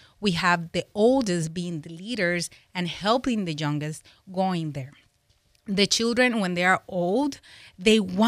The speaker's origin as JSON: {"language": "English", "country": "Puerto Rico", "said": "Also, I'm from Puerto Rico. I cannot talk about the same things I talk in Puerto Rico because it's different culture."}